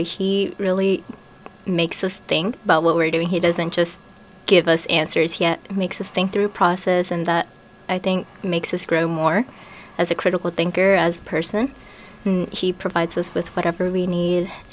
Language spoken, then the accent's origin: English; Batesville, Arkansas, United States; I grew up in Batesville, Arkansas, which is about an hour and a half from here.